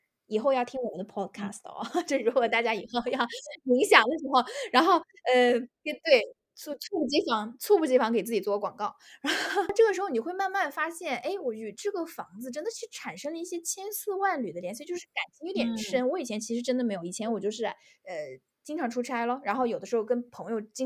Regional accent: China; 因为在中国的时候嘛，你会 就是觉得教育就是家庭教育和社会教育，那的确自然好像真的没有，我们从小到大都是钢筋水泥城市中长大

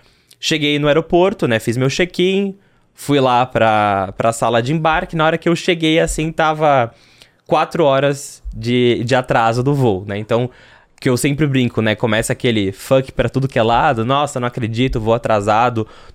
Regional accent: Florianópolis, Santa Catarina, Brazil; also born or lived in Caxias do Sul; now in São Paulo, Brazil; eu tenho 28 anos, eu sou de Caxias do Sul, mas eu cresci em Floripa, mas eu moro há 10 anos em São Paulo

